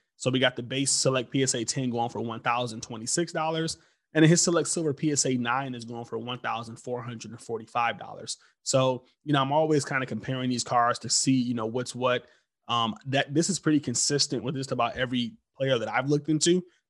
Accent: Detroit, Michigan, United States; I'm from Detroit, and Zach LaVine just dominated the Pistons yesterday.

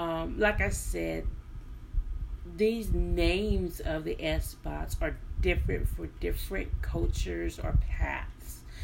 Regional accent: Kansas, United States; now in Texas, United States; And I'm from Kansas. I live in Texas now, but I'm originally from Kansas, Missouri area

